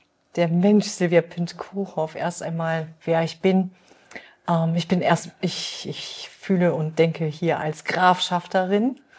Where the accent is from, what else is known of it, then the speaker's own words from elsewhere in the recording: Schüttorf, Lower Saxony, Germany; Meine Mutter lebt noch in Schüttorf. Ich stamme auch also aus Schüttorf. Wir haben Verwandtschaft in der Obergrafschaft bis in die Niederlande hinein.